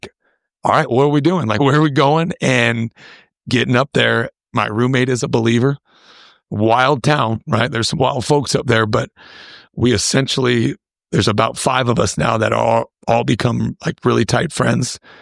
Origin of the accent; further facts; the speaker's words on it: Oregon, United States; also born or lived in California; now in Stanley, United States; growing up in Oregon, living in California, we're talking, there's millions of people that I'm around.